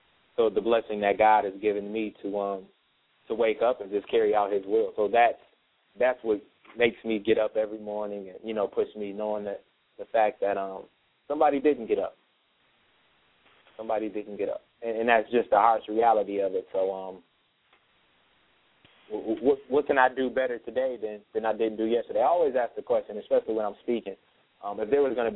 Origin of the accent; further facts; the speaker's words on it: Flint, Michigan, United States; I'm from Flint, you know, Flint, Michigan, where, as you stated earlier, I mean, you're familiar with the area, but I mean, most dangerous city, top five.